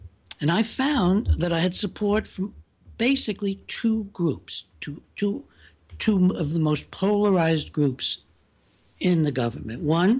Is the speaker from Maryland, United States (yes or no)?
yes; Maryland, United States; My senator in my home state, J. Glenn Beall, was brave enough to go up against the most powerful constituency in Maryland